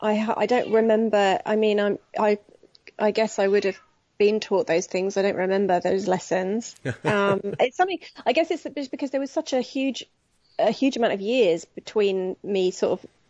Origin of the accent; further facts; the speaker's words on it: United Kingdom; I guess I'm just being British and going, I don't really know.